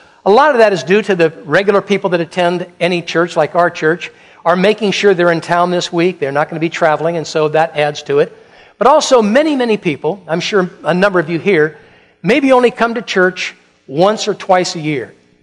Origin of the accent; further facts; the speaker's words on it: United States; Well, I'm an American. We believe in the resurrection.